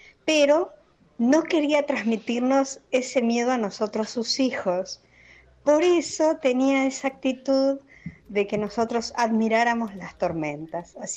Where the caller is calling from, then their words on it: Buenos Aires, Argentina; de Ciudad de Buenos Aires.